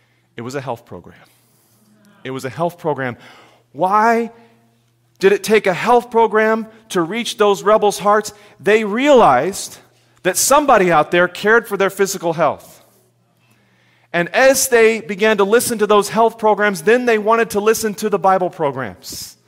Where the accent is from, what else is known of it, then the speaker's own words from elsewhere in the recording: Chattanooga, Tennessee, United States; I grew up in Chattanooga, Tennessee. This is my home. I know we're in Georgia, but this is still Chattanooga area.